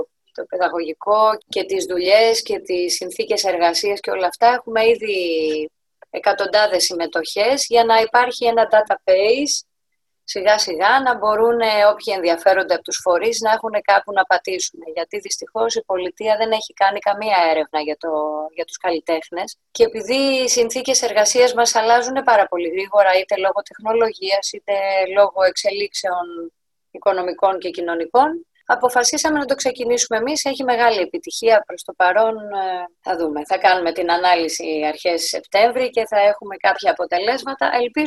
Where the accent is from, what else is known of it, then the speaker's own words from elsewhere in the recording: Greece; Σαν Έλληνες έχουμε μια πολύ πλούσια κουλτούρα στο να αγαπάμε και να φροντίζουμε τους άλλους.